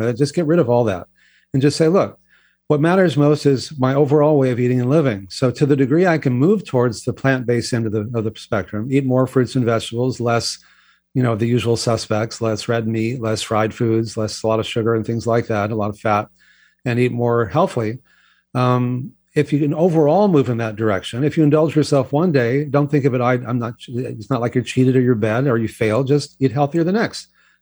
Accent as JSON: {"language": "English", "region": "Texas", "country": "United States", "tie": "born or raised there", "said": "You know, I grew up in Texas where exercise was always punishment, you know, go take a lap or give me 50 pushups or whatever."}